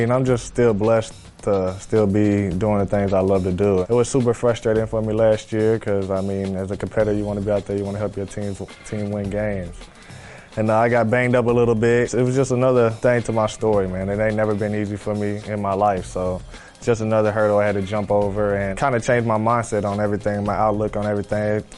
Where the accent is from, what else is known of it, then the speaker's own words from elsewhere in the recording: Covington, Kentucky, United States; I grew up in Covington, literally right across the bridge from Cincinnati. And, I mean, that's home.